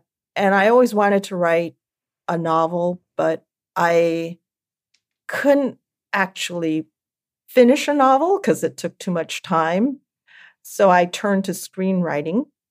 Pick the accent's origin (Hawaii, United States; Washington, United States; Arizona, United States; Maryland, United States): Hawaii, United States; also born or lived in Missouri / California; I was born in Missouri. I don't remember anything about Missouri because when I was still a toddler, we moved to Hawaii. And I spent 10 years in Hawaii, so that's what I remember growing up.